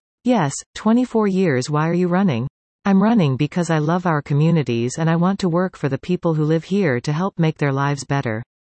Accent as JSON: {"language": "English", "town": "Coquitlam", "region": "British Columbia", "country": "Canada", "tie": "born or raised there", "said": "I was raised in Coquitlam and lived on the south side of Port Coquitlam for 4 years."}